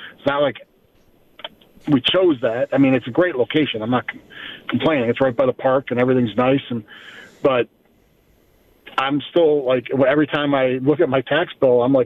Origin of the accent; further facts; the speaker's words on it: Williamsville, New York, United States; I'm originally from Williamsville, moved away. I was living in East Amherst. And then I came back into the village about 6-7 years ago